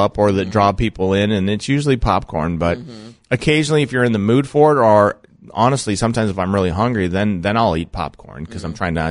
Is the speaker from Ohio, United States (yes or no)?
no; South Dakota, United States; My hometown is in Clark County.